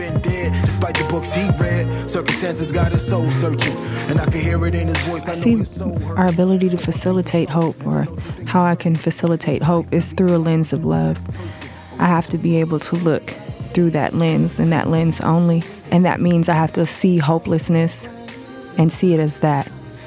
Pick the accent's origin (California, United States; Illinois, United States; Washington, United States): California, United States; Sacramento; I am from Sacramento, California, and I am a vocalist.